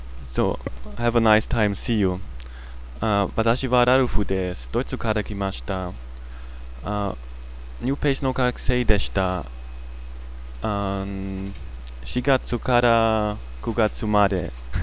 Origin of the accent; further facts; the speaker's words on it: Germany; I'm from Germany. I came here in April 2003 and now I'm leaving September 2003.